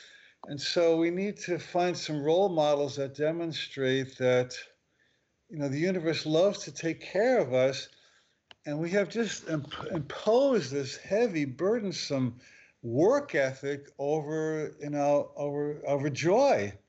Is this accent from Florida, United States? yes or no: no; New Jersey, United States; because I grew up in New Jersey, and the idea is that if you want something, you just annoy people until they give it to you.